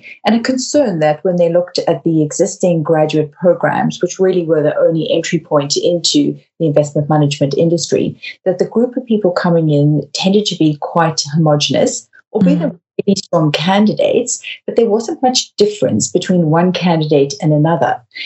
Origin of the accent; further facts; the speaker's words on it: South Africa; moved away as an adult; now in London, United Kingdom; I'm from South Africa, and I moved to London back in the early 2000s.